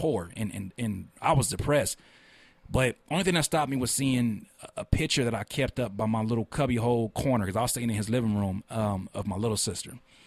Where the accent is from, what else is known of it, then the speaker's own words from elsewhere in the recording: California, United States; it's like, I came from Cali where ain't no damn snow.